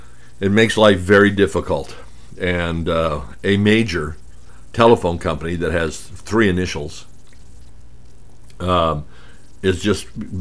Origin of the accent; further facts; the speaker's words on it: Arizona, United States; I grew up in Arizona, which was the copper state.